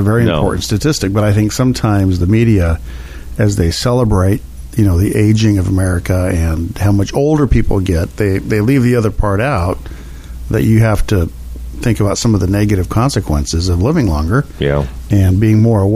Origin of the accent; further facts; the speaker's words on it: Reedley, California, United States; thinking back to my own childhood growing up in Reedley, I don't know that I really ever heard of anybody turning 90.